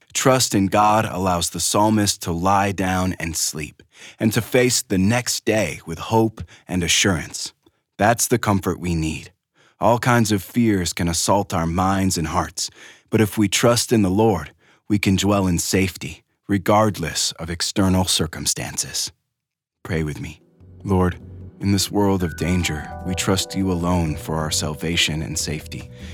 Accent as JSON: {"language": "English", "region": "Moscow", "country": "Russia", "tie": "born or raised there", "said": "I was born and raised in Moscow, USSR, at the height of the Cold War."}